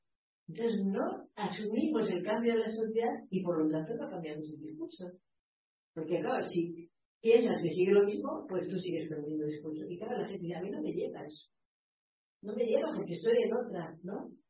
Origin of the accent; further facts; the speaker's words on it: Argentina; Yo soy argentina